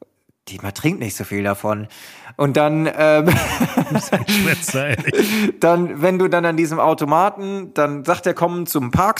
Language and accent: German; Germany; Du bist ein Deutscher, okay. Ich bin Deutscher.